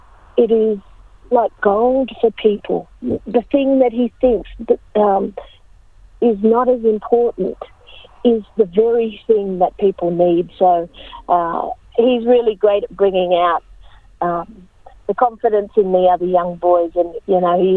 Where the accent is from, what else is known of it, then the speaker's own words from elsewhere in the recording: Australia; a really great place to question who we are as Australians.